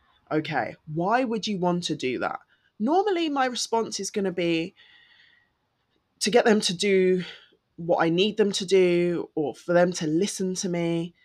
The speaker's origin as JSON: {"language": "English", "region": "London", "country": "United Kingdom", "said": "I'm from East London."}